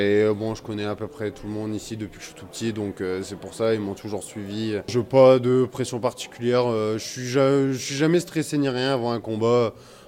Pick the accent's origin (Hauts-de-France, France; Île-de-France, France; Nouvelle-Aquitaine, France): Hauts-de-France, France; Saint-Folquin; Moi, à la base, je suis de Saint-Folquin